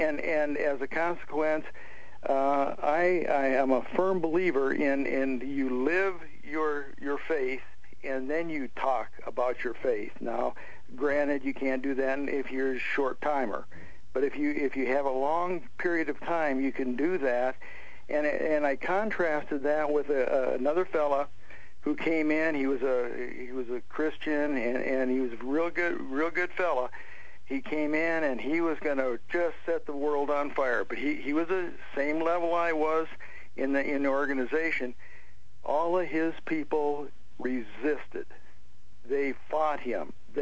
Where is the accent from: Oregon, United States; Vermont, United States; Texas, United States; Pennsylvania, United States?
Texas, United States; and since I'm from Texas, it's got to be hospitality, I guess.